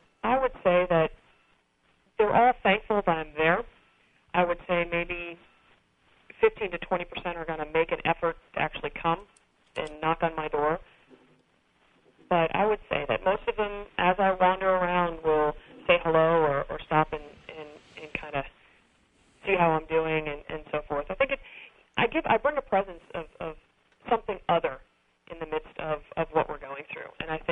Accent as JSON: {"language": "English", "region": "New York", "country": "United States", "tie": "born or raised there", "said": "I grew up outside of New York City, and I have three older brothers, so I feel like I can hold my own."}